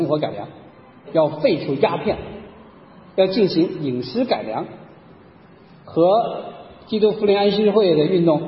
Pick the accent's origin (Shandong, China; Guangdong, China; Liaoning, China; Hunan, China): Hunan, China; 我来自湖南的，你今天走到韶山，我们湖南人讲